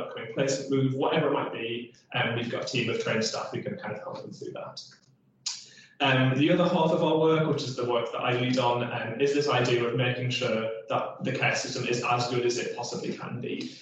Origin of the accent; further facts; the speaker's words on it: North East England, United Kingdom; I'm originally from the Northeast and sometimes have the tendency to talk quite quickly.